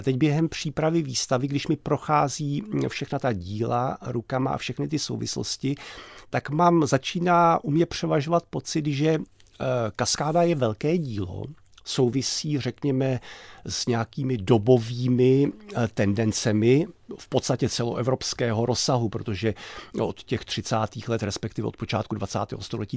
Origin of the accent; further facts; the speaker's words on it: Vyšší Brod, South Bohemian Region, Czechia; Já jsem vyrůstal ve Vyšším Brodě, tedy u řeky, která teče, ale chatu jsme měli na Lipně, u řeky, která je zastavená.